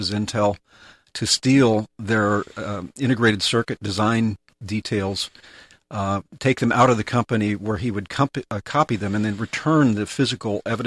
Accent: La Jolla, California, United States; I grew up in La Jolla, and it's kind of like if I grew up in Aspen, I'd be a skier. I grew up in La Jolla. I'm a surfer.

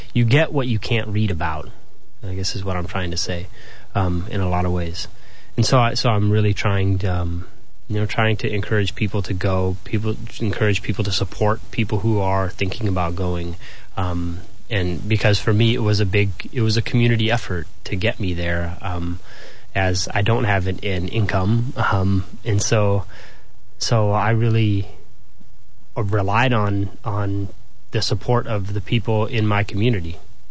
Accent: Seattle, Washington, United States; born there; I was born here in Seattle, and I'm very familiar with the city

